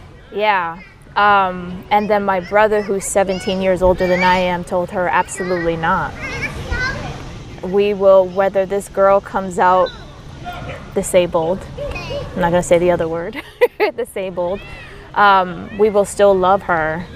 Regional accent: Stamford, Connecticut, United States; born there; Oh, I was born in Stamford, Connecticut.

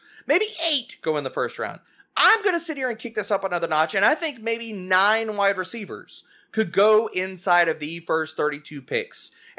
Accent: New Orleans, Louisiana, United States; I'm going to head down to the Big Easy. I'm going to go with my team, my hometown guys, with the Saints.

